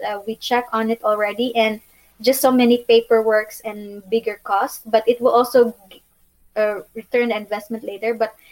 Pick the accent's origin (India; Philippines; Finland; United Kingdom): Philippines; English is a second language; now in Bosnia and Herzegovina; it's hard because I'm from Philippines.